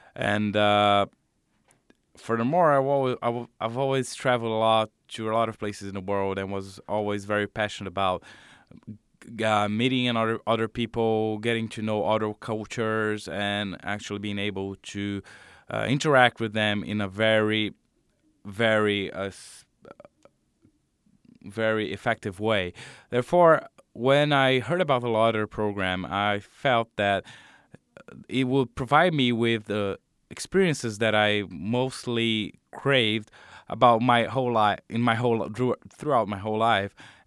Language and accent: English; Brazil; English is a second language; Well, I am Brazilian. I was born in Brazil and spent most of my life in Brazil.